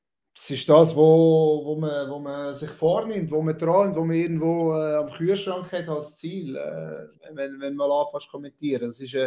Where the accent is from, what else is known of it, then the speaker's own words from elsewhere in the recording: Switzerland; Aber als Schweizer auf Hochdeutsch zu kommentieren, ist halt schwieriger, oder?